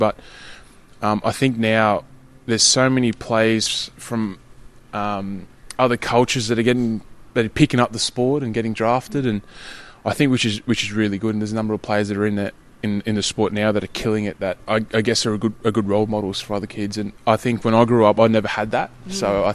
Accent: Victoria, Australia; also born or lived in New South Wales; But I was born in New South Wales and then we moved to country Victoria and there was no rugby there or anything.

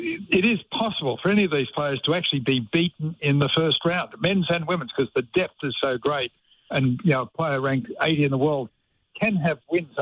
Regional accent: Sydney, New South Wales, Australia; I'm from Sydney.

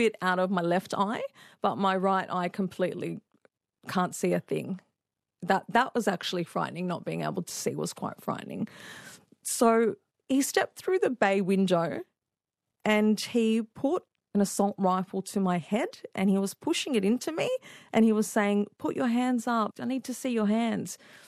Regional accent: Sydney, New South Wales, Australia; I was from Sydney.

